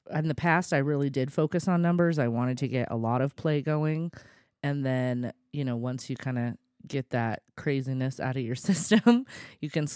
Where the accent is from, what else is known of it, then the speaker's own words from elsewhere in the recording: Houston, Texas, United States; born there; I was also born in Houston.